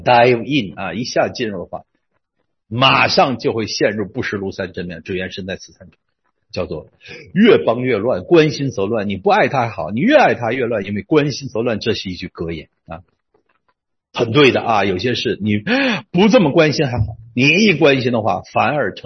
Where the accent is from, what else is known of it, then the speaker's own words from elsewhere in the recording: Northeast China, China; 我们东北人有话直说，我们东北人可直啊！啊，俺们东北人那杆啊，俺说话直啊